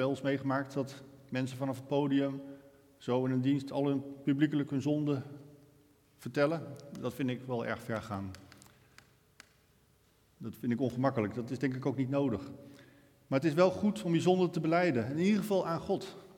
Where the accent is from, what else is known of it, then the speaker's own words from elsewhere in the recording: Netherlands; En waar is een van onze verdiensten dat wij als Hollanders in staat zijn geweest om de dodo uit te roeien.